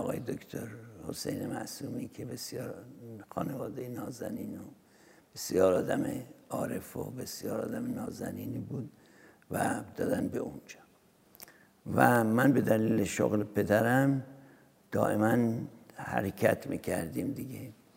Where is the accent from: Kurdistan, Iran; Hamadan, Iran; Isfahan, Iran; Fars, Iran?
Hamadan, Iran; born there; من در دهم شهریور 1329 که جمعه بوده در شهر همدان به دنیا آمدم. خانواده‌ام هم خانواده متوسطی بود. پدرم افسر بود، موقعی که من به دنیا آمدم سروان بود.